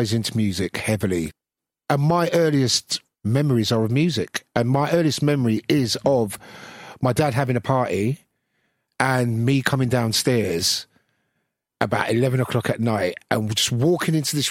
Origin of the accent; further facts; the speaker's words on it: Brixton, London, United Kingdom; growing up in Brixton, music was everywhere.